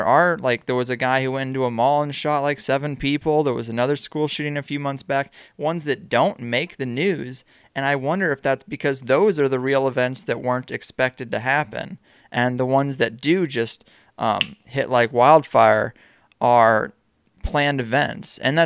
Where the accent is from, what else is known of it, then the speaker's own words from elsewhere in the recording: St. Louis, Missouri, United States; You know, I mean, I'm from St. Louis.